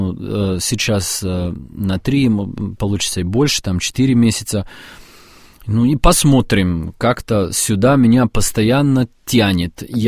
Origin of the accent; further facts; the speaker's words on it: Serbia; Russian is a second language; Неважно, я поехал из Сербии, это как бы из моего родного города, из моей отчизны, и приехал тоже как бы в мою отчизну.